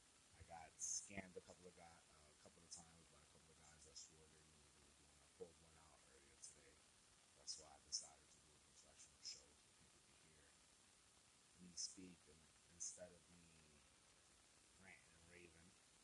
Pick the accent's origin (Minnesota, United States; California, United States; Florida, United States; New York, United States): New York, United States; Brooklyn; Number one, I'm Hispanic descent. I'm from Brooklyn.